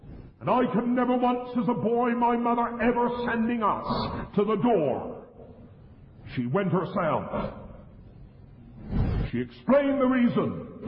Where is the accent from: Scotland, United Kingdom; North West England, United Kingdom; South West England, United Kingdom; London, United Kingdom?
South West England, United Kingdom; born or raised there; accent: West Country; also born or lived in Yorkshire